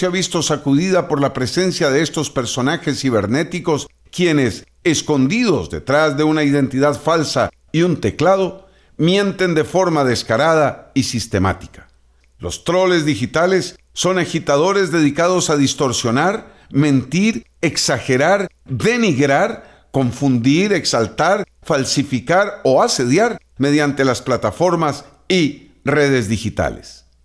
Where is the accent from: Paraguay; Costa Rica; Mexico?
Costa Rica; Como costarricenses, nos vanagloriamos de defender y promover la libertad de prensa y expresión